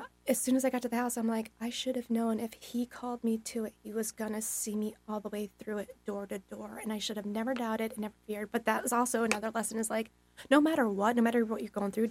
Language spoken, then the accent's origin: English; New York, United States; And I came from New York. I'm used to driving in it, but I knew my car.